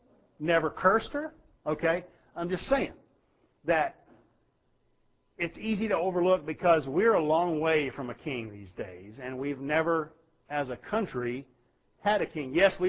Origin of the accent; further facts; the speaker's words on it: United States; I mean, I'm an American. We're a long way from a king.